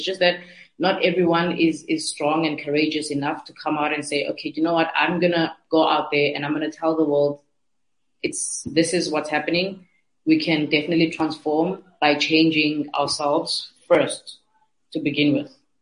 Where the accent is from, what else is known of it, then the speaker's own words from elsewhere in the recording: Nyanga, Western Cape, South Africa; I'm from Nyanga. That's the USP.